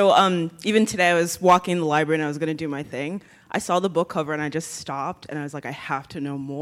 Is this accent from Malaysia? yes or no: no; Ghana; Like, I'm from Ghana, West Africa, and I was just there a couple months ago.